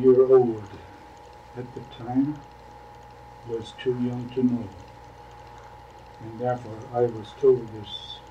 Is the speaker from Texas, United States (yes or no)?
yes; Texas, United States; also born or lived in DeWitt County; just how I came to South Texas and then living and live in this area the entire 60 years of my life. I was born on October the 10th, 1912, in DeWitt County, Texas.